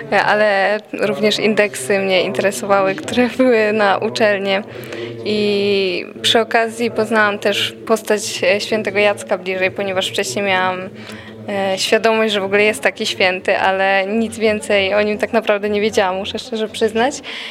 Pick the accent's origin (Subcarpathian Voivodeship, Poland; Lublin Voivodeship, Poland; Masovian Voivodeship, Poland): Masovian Voivodeship, Poland; Warsaw; No ja jestem z Warszawy akurat, więc bardziej to biorę pod uwagę.